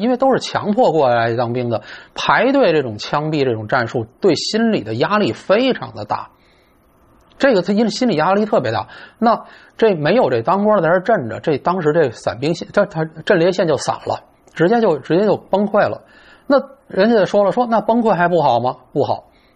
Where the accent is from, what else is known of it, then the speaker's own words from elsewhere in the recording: Beijing, China; accent: Beijing; 对了，我们北京话叫人有面